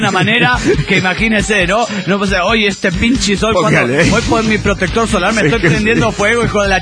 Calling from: Santa Clara, California, United States; Soy el Chico de Santa Clara, California.

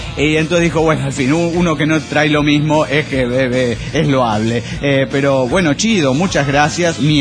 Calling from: Las Palmas, Zacatecas, Mexico; de Las Palmas, Zacatecas, México.

